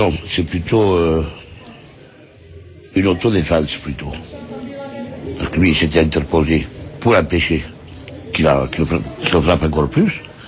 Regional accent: France; Oui, on est français à 100%. On est français à 100%.

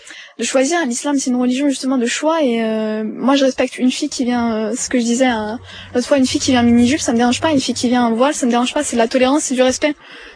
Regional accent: France; en tant que Français musulmans, parce que Français musulmans à part entière

